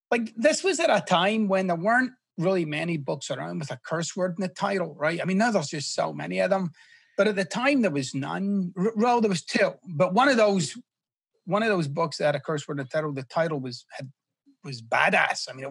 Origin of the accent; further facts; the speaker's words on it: Scotland, United Kingdom; Well, I'm originally from Scotland, which is why I talk like Shrek.